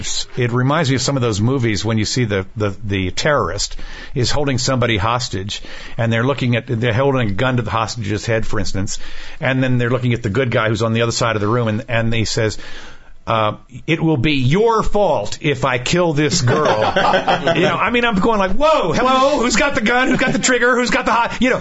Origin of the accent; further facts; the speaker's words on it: Washington, District of Columbia, United States; In fact, when I grew up in Washington, D.C., and you could dial 4 digits to get to somebody else's phone, and it would ring.